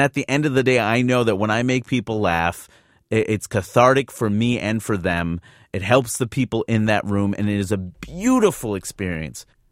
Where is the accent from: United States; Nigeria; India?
United States; New York City, New York; she's worried about me walking around in New York. And I am from New York.